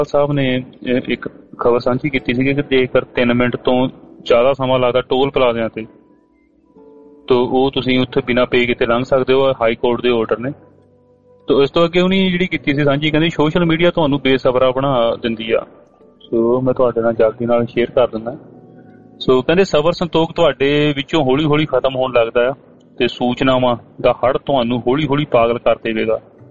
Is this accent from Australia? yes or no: yes; Brisbane, Queensland, Australia; now in Melbourne, Australia; ਤੇ ਵੈਸੇ ਮੈਂ ਬ੍ਰਿਸਬਨ ਤੋਂ ਬਿਲੋਂਗ ਕਰਦਾ ਜੀ।